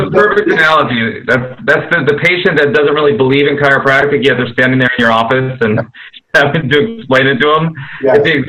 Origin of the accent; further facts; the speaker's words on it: Mexico City, Mexico; born there; English is a second language; because I'm also Latino and I was born in Mexico City and Spanish is not my first language and I'm an immigrant to this country, but I also am a light-skinned Latino. I could pass as being white, but I am Mexican.